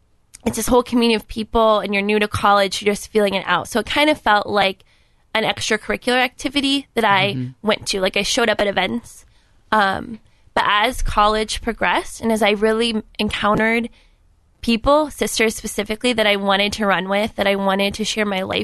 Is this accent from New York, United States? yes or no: no; Columbus, Ohio, United States; Yeah, so I grew up in Columbus and got involved in youth ministry here.